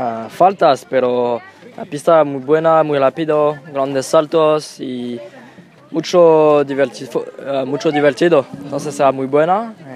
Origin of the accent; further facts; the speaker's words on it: France; Spanish is a second language; soy de Francia y es mi primera vez en Chile.